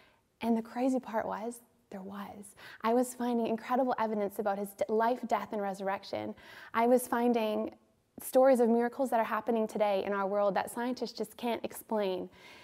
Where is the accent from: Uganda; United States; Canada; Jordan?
Canada; Thunder Bay, Ontario; So I grew up here in Thunder Bay.